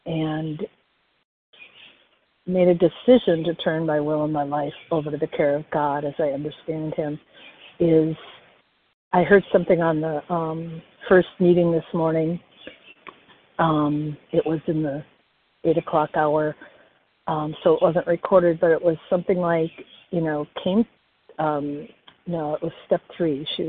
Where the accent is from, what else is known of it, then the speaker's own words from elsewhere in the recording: Wisconsin, United States; I'm from Wisconsin, and I am a compulsive overeater.